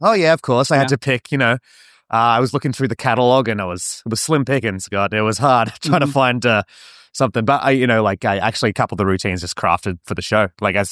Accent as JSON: {"language": "English", "town": "Adelaide", "region": "South Australia", "country": "Australia", "said": "Adelaide's my home country. Yeah. It's a bit hotter, not as big, a bit more relaxed."}